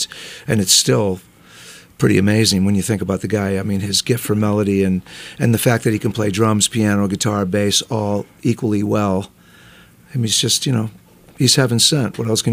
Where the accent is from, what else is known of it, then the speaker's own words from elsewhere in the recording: Fairfield, Connecticut, United States; also born or lived in Seattle, United States; We moved there when it was in my sophomore year in high school.